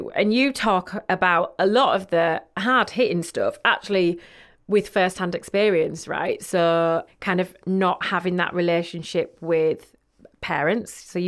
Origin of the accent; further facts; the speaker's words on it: Yorkshire and the Humber, United Kingdom; So Harriet still lives back in my hometown where my mum and dad still live. So it's really weird. I'm feeling like the Yorkshire vibes coming through the screen.